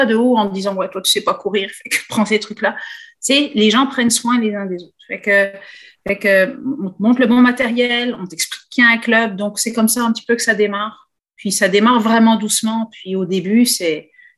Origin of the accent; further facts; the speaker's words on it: France; Moi, je suis originaire de la France. J'ai grandi en France.